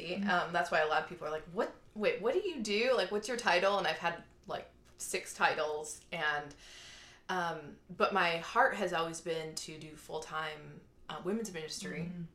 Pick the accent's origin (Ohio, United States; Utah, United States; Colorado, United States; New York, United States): Ohio, United States; Cleveland; now in Dallas, United States; So yeah, I grew up in Cleveland, Ohio, in one of the suburbs, and the oldest of four, grew up going to a Methodist church